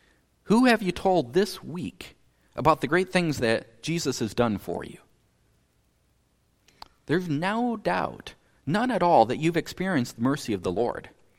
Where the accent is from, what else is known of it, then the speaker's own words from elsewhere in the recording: North Dakota, United States; Verse 14 reminds me a bit of growing up in North Dakota. My hometown had 300 people, and every day was a slow news day.